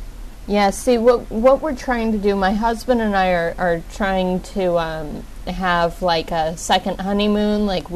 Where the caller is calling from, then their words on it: United States; Okay, I'm not familiar with this because I'm actually calling from America, and I've never been there before.